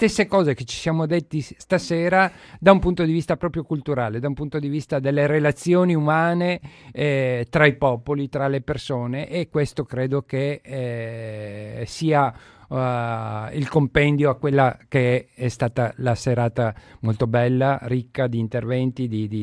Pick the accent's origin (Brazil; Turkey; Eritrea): Eritrea; io lo dico da migrante, lo dico perché nel mio paese, l'Eritrea